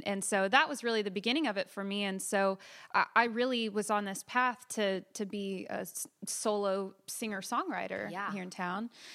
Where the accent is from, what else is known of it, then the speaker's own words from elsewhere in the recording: California, United States; also born or lived in Florida / Marietta, Georgia; I was born in Florida, and then we lived in Marietta, Georgia until I was five. And then we moved to California.